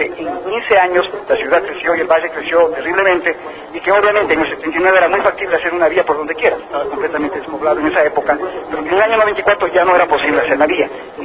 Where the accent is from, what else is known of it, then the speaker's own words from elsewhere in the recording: Ecuador; en detrimento de los nuestros, que somos los ecuatorianos